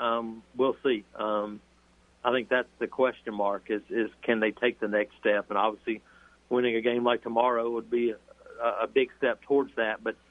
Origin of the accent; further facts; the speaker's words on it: Alabama, United States; So, yeah, growing up in Alabama and going to Legion Field and sitting in the upper deck at Legion Field